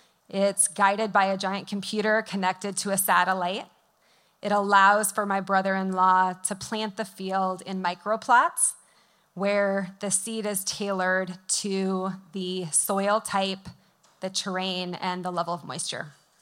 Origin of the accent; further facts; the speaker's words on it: Midwest, United States; but I am a Midwesterner, so I have to come clean because I can't tell a lie